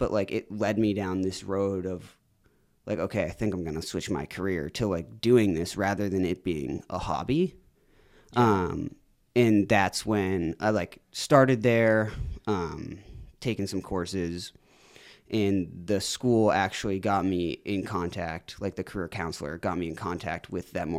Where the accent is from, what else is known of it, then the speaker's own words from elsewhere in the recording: Dover, New Hampshire, United States; Born and raised in Dover, New Hampshire, high school, played hockey, lacrosse, like traditional sports